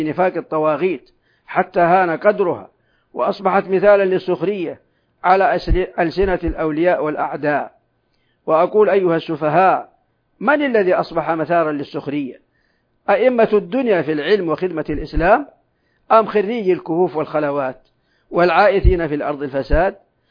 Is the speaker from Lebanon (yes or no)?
no; Saudi Arabia; بلادنا المملكة العربية السعودية